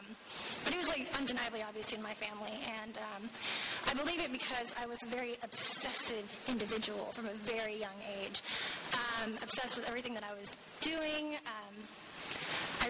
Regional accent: Dallas, Texas, United States; born there; I was born in Dallas, Texas, and born to an alcoholic family

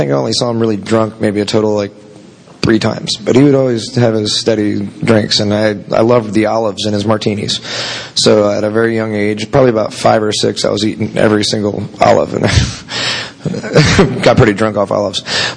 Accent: Tampa, Florida, United States; I was born and raised here in Tampa, and born at St. Joe's Hospital.

